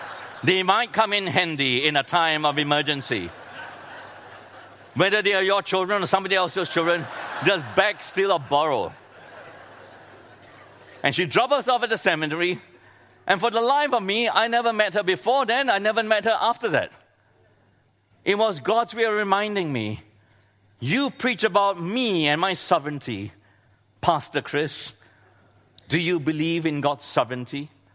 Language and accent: English; Singapore; And I've never experienced snow in my life as a Singaporean.